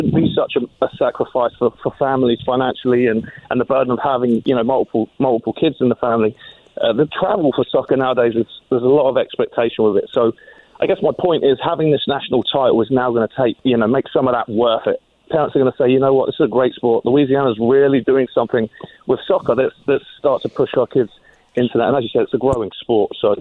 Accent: London, United Kingdom; now in United States; I'm born and raised in London, England.

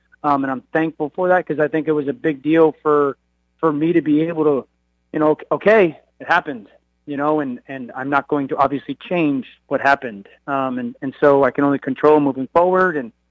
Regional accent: New England, United States; I'm from New England. Most of my family and or friends growing up or even in that moment are New England fans.

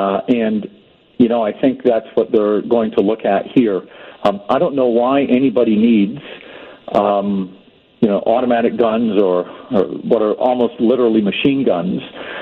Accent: United States; now in New Zealand; And what really makes me sad as an American living in New Zealand

